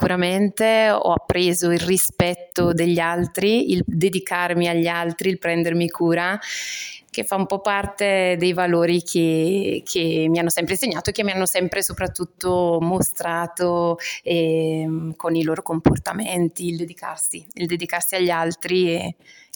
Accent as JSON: {"language": "Italian", "town": "Brescia", "region": "Lombardy", "country": "Italy", "tie": "born there", "said": "Allora, sono nata a Brescia"}